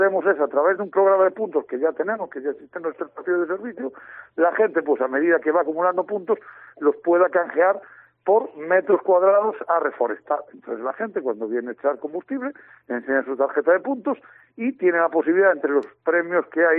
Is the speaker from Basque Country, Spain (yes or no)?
no; Ortigueira, Galicia, Spain; nosotros venimos de la zona de Ortigueira, de los somos naturales de allí.